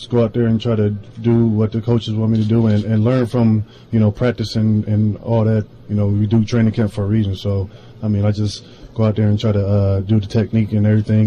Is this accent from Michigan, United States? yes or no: yes; Michigan, United States; I mean, you're a Michigan guy, you know. I'm from Michigan